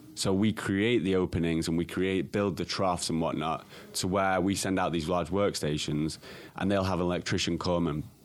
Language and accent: English; Manchester, North West England, United Kingdom; because obviously growing up in Manchester, England